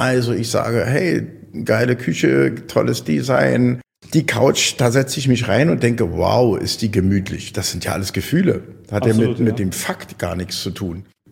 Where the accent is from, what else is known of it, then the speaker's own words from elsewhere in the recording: Berlin, Germany; Ich komme aus Berlin, mir ist das sowieso egal.